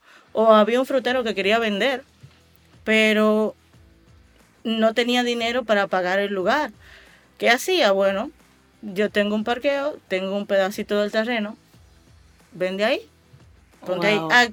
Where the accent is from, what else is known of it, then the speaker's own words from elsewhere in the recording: Dominican Republic; me crié con las personas que trabajaban para mi familia, personas que se conocían desde pequeños del barrio, porque somos dominicanos